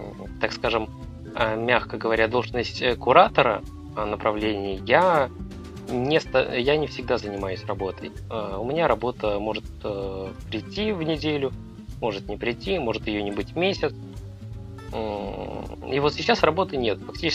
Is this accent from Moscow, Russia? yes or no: no; Saint Petersburg, Russia; Вне Новосибирска, разумеется, и я из Санкт-Петербурга.